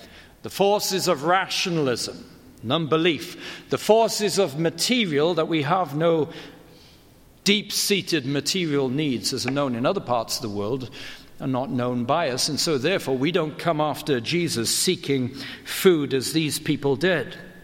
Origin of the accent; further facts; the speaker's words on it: United Kingdom; now in United States; I said, I'm from Britain, but I live in America.